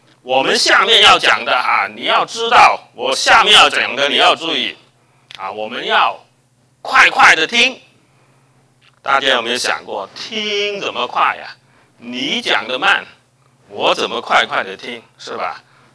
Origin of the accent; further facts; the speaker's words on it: China; 这我们中国人十分懂这个，就叫做言而作，起而行。